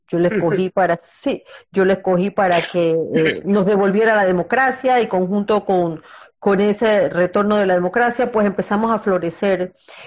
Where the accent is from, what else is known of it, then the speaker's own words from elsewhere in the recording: Panama; also born or lived in Costa Rica; Yo nací en Costa Rica, pero soy panameña, sí.